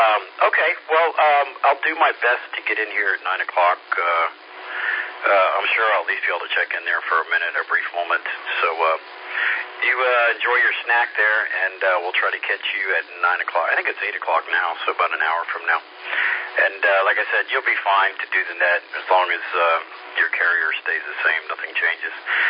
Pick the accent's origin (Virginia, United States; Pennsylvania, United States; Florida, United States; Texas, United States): Florida, United States; now in Easley, United States; No, I just moved here. Actually, I just bought my new car in Easley. But I'm from Florida, and it's flat.